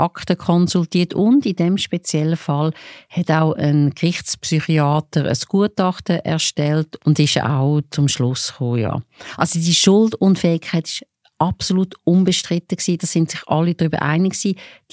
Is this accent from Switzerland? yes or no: yes; Switzerland; so im Grundsatz ist es ähnlich wie bei uns in der Schweiz.